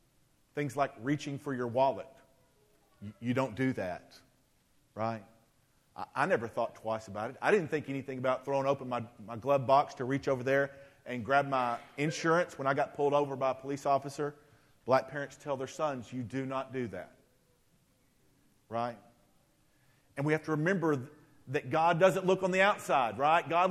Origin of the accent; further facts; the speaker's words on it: Texarkana, Texas, United States; I was born and raised in Texarkana, Texas. We were more racially diverse than Coffee County, but it was a pretty divided community.